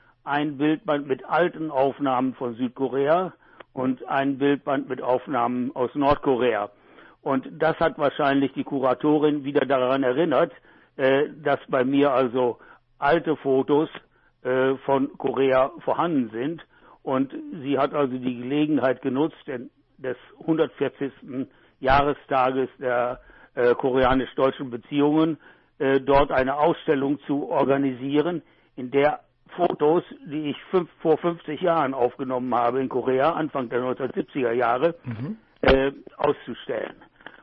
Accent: Elbing, Warmian-Masurian Voivodeship, Poland; born there; ich wurde im Januar 1942 in Elbing in Westpreußen geboren.

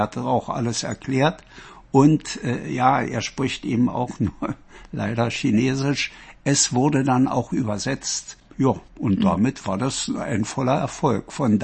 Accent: Germany; was uns als Deutsche eigentlich begeistert, weil wir es so mal in Kindheit geahnt haben oder erlebt haben

